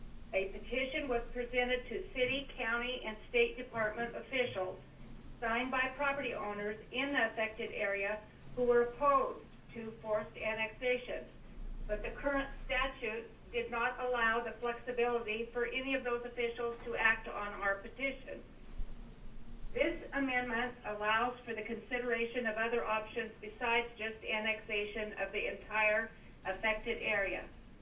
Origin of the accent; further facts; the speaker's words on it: Milton Freewater, Oregon, United States; I am from Milton Freewater, Oregon, and I own property in the affected subject health risk area.